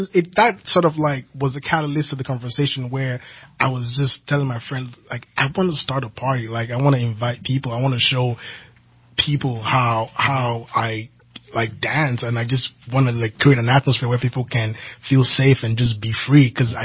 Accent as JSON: {"language": "English", "country": "Nigeria", "moved": "yes", "lives_now": "Reading, United Kingdom", "said": "So when I got to Reading as a Nigerian"}